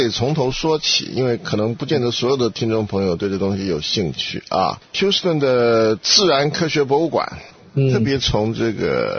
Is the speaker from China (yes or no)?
yes; China; 所以这个骨头可以照我们中国人讲，纯粹是个贱骨头。